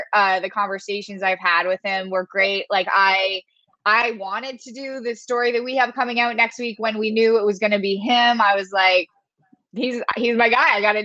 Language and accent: English; London, Ontario, Canada; I'm from London, Ontario, Canada. It is halfway between Detroit and Toronto.